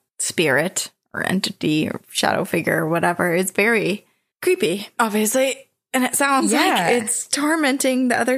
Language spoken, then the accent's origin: English; St. Charles, Illinois, United States; My hometown of St. Charles, Illinois has some pretty neat ghost stories